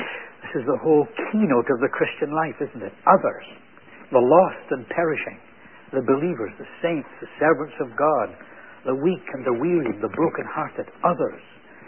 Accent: Scotland, United Kingdom; Now, I was brought up in Scotland.

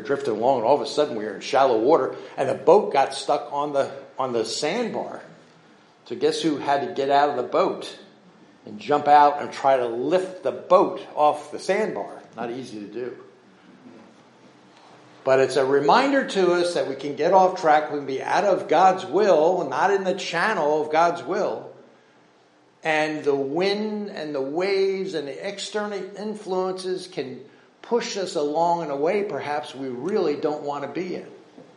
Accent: New Jersey, United States; I'm from the Jersey Shore, right? So we grew up with boats in our family

